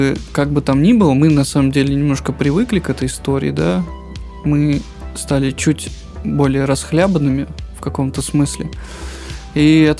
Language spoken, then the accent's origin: Russian; Moscow, Russia; И я, как москвич, жаловался на то, что мы тут все помрем.